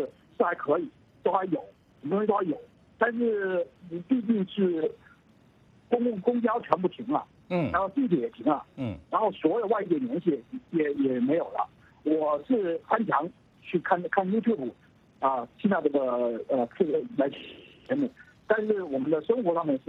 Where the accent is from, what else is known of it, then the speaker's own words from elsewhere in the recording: Wuhan, Hubei, China; 你好，我是从武汉打来的，我是武汉人